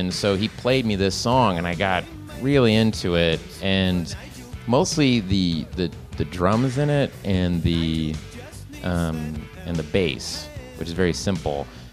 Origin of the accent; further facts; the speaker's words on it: Oklahoma, United States; I'm from Oklahoma, and like, you know, it just, I don't know, this song, it just reminds me of like family members of mine growing up in Oklahoma